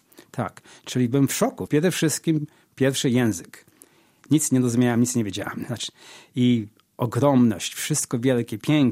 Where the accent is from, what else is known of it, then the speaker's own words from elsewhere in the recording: Połczyn-Zdrój, West Pomeranian Voivodeship, Poland; now in United States; Pochodzę z Pomorza. Urodziłem się w Połczynie Zdroju, czyli to jest taka uzdrowiskowa miejscowość koło brzegu.